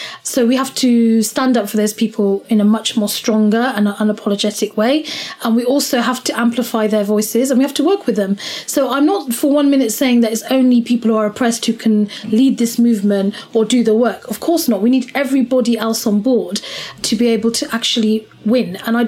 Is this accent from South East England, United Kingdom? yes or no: yes; Oxford, South East England, United Kingdom; And I'm from Oxford. I was born and raised in Oxford. Oxford is a city that is responsible for a lot of this.